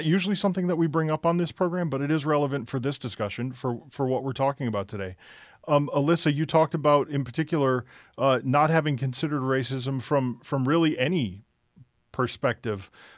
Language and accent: English; La Crosse, Wisconsin, United States; I'm white and born and raised in La Crosse.